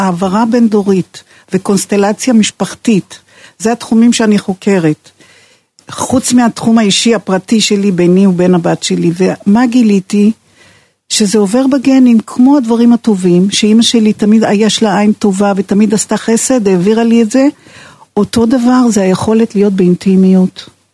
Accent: Romania; now in Israel; אני ילדה שגדלתי ברומניה, למשפחה עם ניצולת שואה

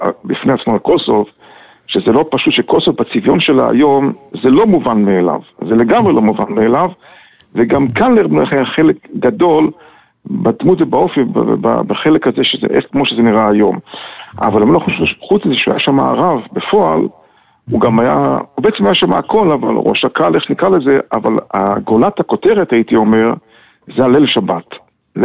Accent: Safed, Northern District, Israel; שהייתי נער, צעיר, וצפת פשטה צורה מאז ולבשה צורה מאז, ואינה דומה עיר של היום לאי של אז. אני עושה בתור ילד, בתור נער, שהמלך הגיע לצפת

